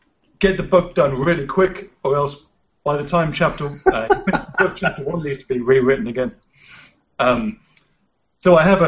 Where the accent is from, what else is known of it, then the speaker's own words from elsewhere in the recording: England, United Kingdom; moved away as an adult; now in United States; So I basically left England and worked as a teacher in a whole bunch of different countries